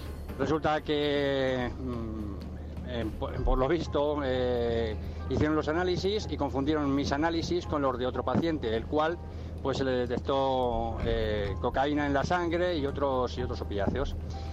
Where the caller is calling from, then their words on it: Madrid, Community of Madrid, Spain; de Madrid y bueno, voy a intentar resumir lo más posible